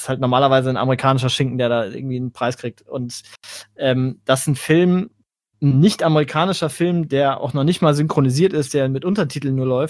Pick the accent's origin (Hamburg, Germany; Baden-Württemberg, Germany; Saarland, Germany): Baden-Württemberg, Germany; Mannheim; Ja, ich komme halt aus Neckarau.